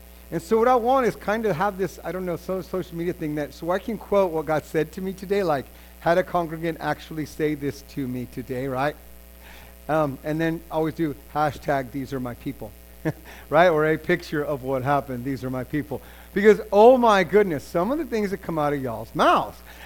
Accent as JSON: {"language": "English", "region": "New Mexico", "country": "United States", "lives_now": "California, United States", "said": "I come from New Mexico. Like, we Breaking Bad, that's what we're famous for, right?"}